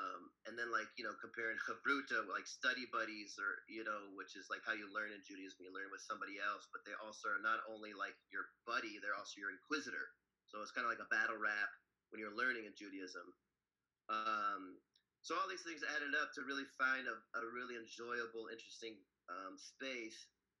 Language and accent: English; Iowa City, Iowa, United States; now in New York, United States; I grew up in Iowa City. Iowa is one of the very few Jews.